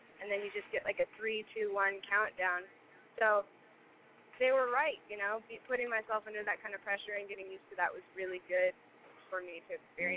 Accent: Seattle, Washington, United States; now in Las Vegas, United States; I grew up in Seattle, and then I went to college at Washington State University, and after college I moved to Los Angeles. And then in about 2008, I moved to Vegas.

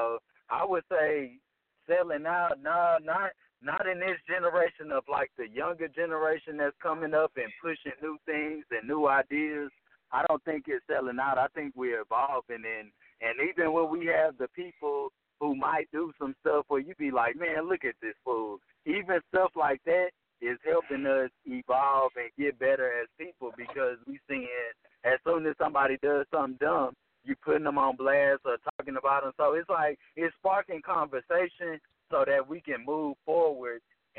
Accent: Houston, Texas, United States; moved away as an adult; now in California, United States; I'm from Houston, but I just moved to California maybe about 3.5 months ago.

